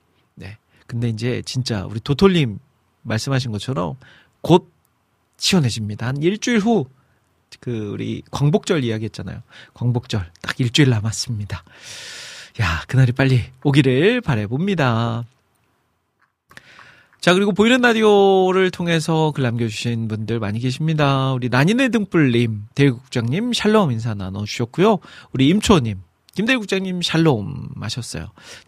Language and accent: Korean; Iksan, North Jeolla, South Korea; 그 제 고향이 익산인데 익산이 진짜 고구마로 전국에서 제일 유명한 도시거든요.